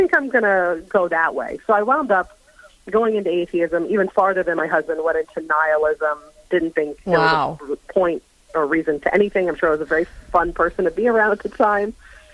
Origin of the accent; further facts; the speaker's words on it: Bible Belt, United States; I was surrounded by a lot of non-denominational Christians growing up in the Bible Belt.